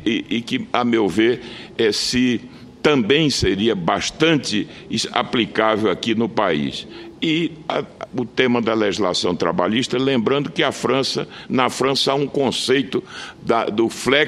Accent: Pernambuco, Brazil; Primeiro, como pernambucano, agradecendo esse comercial extraordinário que Vossa Excelência pôde fazer do meu Estado.

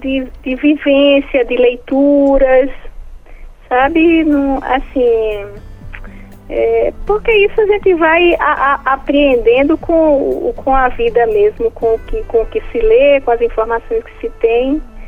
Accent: João Pessoa, Paraíba, Brazil; also born or lived in Campina Grande; eu nasci em Campina Grande, mas morei... Não cheguei nem a viver em Campina, porque o médico da minha mãe era de lá, de Campina Grande. Então ela passou só menos de um mês e me trouxe para João Pessoa. Só que os meus pais são sertanejos

